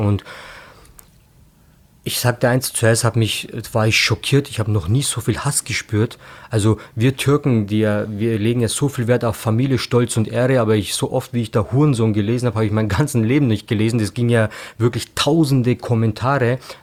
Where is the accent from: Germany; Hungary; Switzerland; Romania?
Germany; Bavaria; Ich bin ein in Deutschland groß gewordener Junge, ich bin gebürtiger Oberpfälzer.